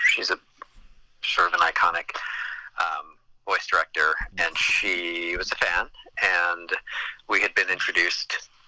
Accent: New York, United States; I grew up in New York, mm-hmm, and my mom and I would go into the city and see shows.

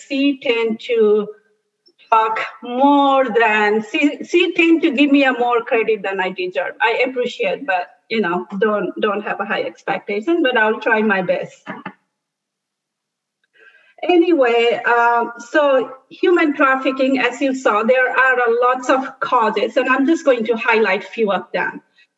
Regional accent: Nepal; now in United States; I'm originally from Nepal. I have lived in Washington State for the last 16 years

